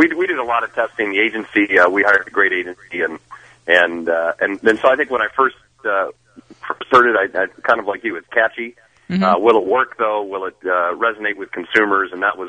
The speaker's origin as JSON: {"language": "English", "town": "Cleveland", "region": "Ohio", "country": "United States", "tie": "born or raised there", "said": "Right. I grew up in Cleveland. I know those places."}